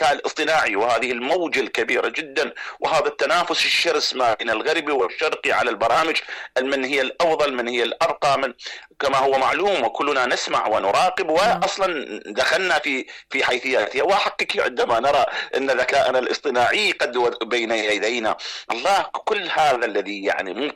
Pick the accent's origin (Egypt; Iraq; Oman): Iraq; أنا أتحدث يعني كعراقي